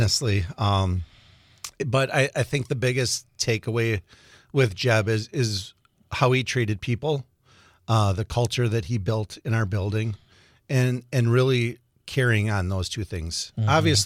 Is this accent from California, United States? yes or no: no; Wausau, Wisconsin, United States; I grew up in Wausau, attended Thomas Jefferson Elementary, and then to John Muir, and then to Wausau West